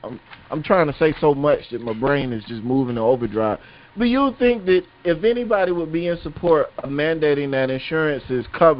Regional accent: United States; And I say that as an American.

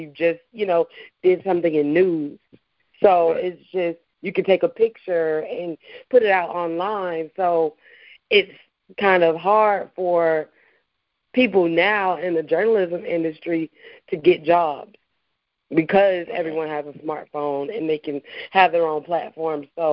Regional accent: Tallahassee, Florida, United States; I'm 29 years old, born and raised in Tallahassee.

